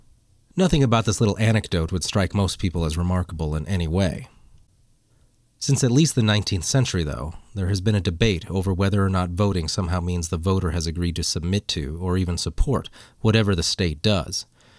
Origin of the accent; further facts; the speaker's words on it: Colorado, United States; In my home state of Colorado, all voting is by mailed paper ballots.